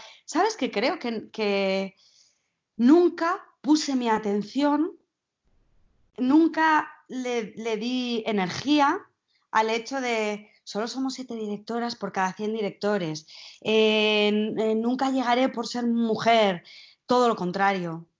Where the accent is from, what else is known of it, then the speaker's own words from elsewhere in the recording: Zaragoza, Aragon, Spain; now in Madrid, Spain; desde que vine a Madrid. Yo soy de Zaragoza, ya dejar a mi familia y a mis amigos para mí fue un súper roto